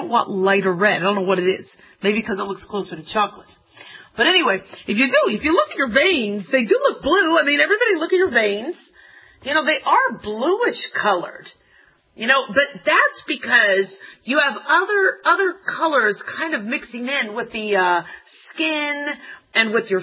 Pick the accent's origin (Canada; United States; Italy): United States; Las Vegas, Nevada; I grew up in Las Vegas.